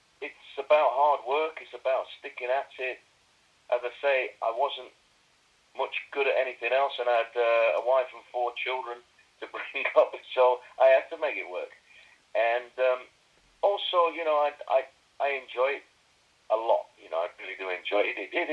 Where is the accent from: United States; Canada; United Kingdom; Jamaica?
United Kingdom; Sheffield, Yorkshire and the Humber; moved away; also born or lived in London; I moved from Sheffield when I was fairly young. I gravitated towards London, which was where it was happening in those days.